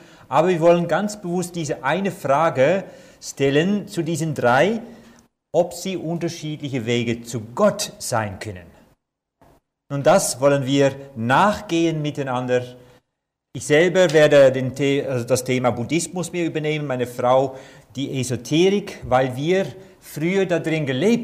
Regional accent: Netherlands; German is a second language; now in Germany; Sie hören wohl, dass ich nicht hier aus der Nähe komme, sondern aus Holland. Ich bin Holländer.

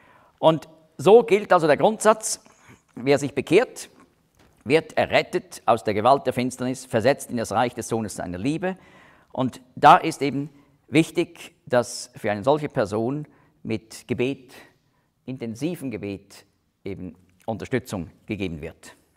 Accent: Switzerland; jetzt sagen wir als Schweizer

